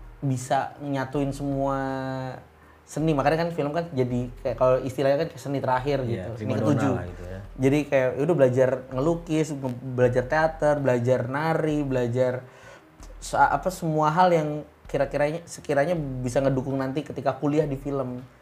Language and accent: Indonesian; Jakarta, Indonesia; point of view kita sebagai orang Jakarta gitu